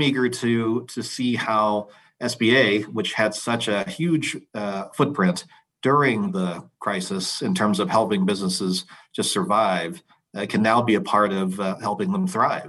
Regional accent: Spokane, Washington, United States; I grew up in Spokane, like you said, and my family has been in the small Chinese restaurant business for several decades.

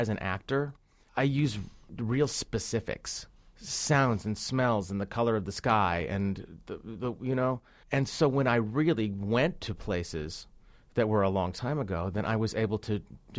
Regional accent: Oklahoma, United States; Childhood, growing up in Oklahoma, then their show business, then their parenting

